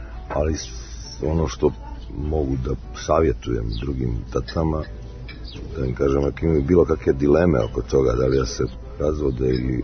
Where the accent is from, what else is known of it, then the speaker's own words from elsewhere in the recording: Herceg Novi, Herceg Novi Municipality, Montenegro; ja sam došao iz Herceg Novog, ne gore u Beogradu